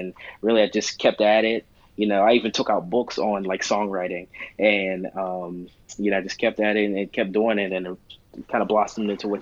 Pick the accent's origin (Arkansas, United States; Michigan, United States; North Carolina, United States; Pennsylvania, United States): Pennsylvania, United States; Pittsburgh; So I lived all over the place. I've moved a lot throughout the city. I spent most of my time in the Hazelwood neighborhood.